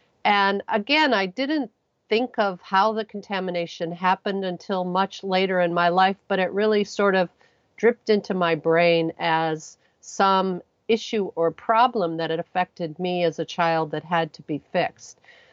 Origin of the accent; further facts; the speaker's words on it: Ohio, United States; I grew up in Ohio along the shores of Lake Erie, where I chased my two older brothers into the lake and therefore had to learn how to swim.